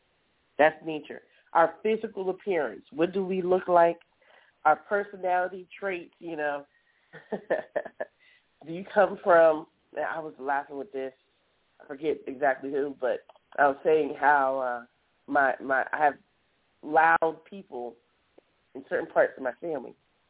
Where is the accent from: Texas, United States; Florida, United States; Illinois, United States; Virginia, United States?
Florida, United States; Miami; also born or lived in Washington, D.C.; in my opinion, I would say I grew up in Miami, Florida.